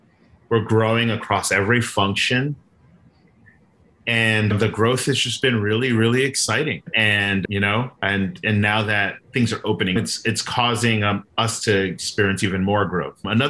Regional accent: Miami, Florida, United States; my parents are immigrants. They're from Honduras. I grew up in Miami. I was the first in my family to go to college.

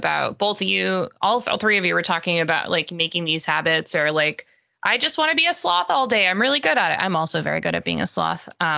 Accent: New York, United States; because I'm from Long Island, so...

